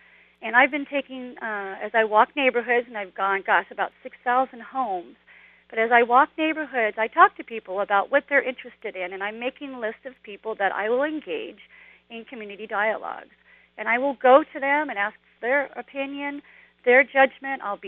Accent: California, United States; Well, I came from Southern California in 79 to go to HSU and put myself through school on my own dime.

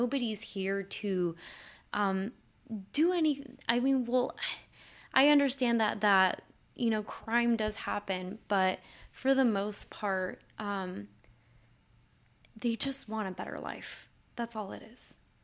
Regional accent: Mexico; I'm talking from the perspective of Mexico. I am from Mexico.

